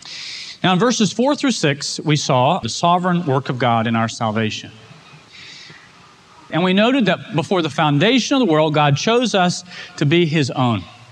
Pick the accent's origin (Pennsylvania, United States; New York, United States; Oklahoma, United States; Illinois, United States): Oklahoma, United States; I grew up in Oklahoma, and during the spring and summer, we had weather that birthed tornadoes.